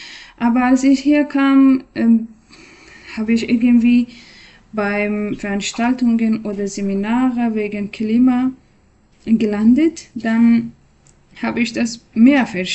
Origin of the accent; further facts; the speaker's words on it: Afghanistan; German is a second language; dann habe ich das verstanden, dass wir als Menschen oder wir als Afghanen